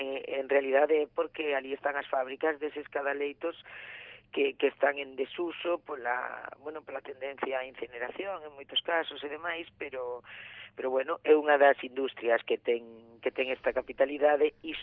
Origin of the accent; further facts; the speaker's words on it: Vigo, Galicia, Spain; Aí falo un pouco como viguesa